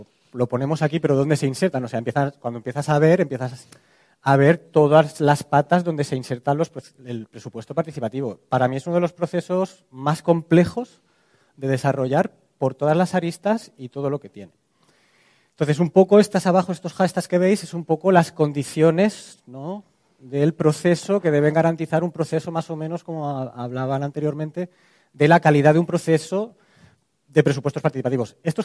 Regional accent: Terrassa, Catalonia, Spain; now in Zaragoza, Spain; Yo soy catalán, de Tarrasa. Yo llego a Zaragoza en un contexto de Ayuntamientos del Cambio para hacer una sustitución laboral y al final pues me plantean una serie de retos y me quedo.

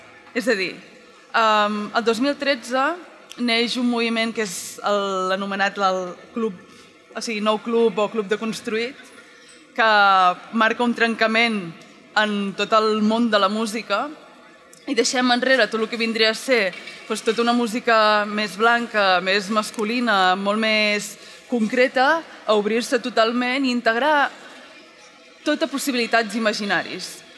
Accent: Torelló, Catalonia, Spain; a mesura que he anat creixent, al meu poble, que jo sóc de Torelló, i allà hi ha molta cultura d'underground i molta música en viu

